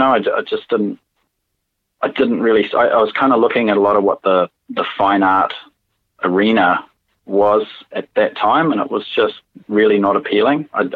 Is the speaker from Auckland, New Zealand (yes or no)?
no; Tauranga, Bay of Plenty, New Zealand; He was a local artist in Tauranga at the time, where I grew up in Bay of Plenty.